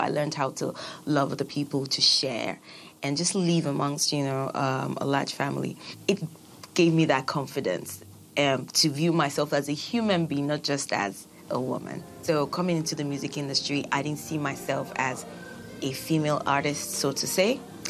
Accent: Nigeria; I'm a Yoruba Oduduwa. That means I'm a child of Oduduwa. I'm a Nigerian child. I am a West African child.

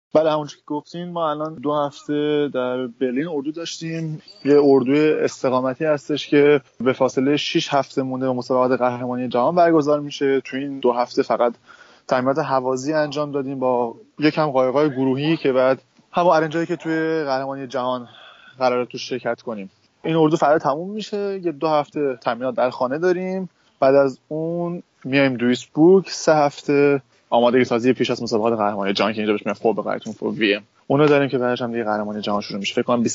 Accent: Iran; now in Germany; من افتخار میکنم که به عنوان یک ایرانی تونستم که این عناوین رو کسب کنم.

